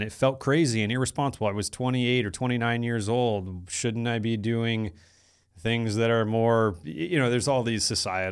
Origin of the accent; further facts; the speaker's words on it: Midwest, United States; I was a kid from the Midwest. I was like, Asia, this is crazy.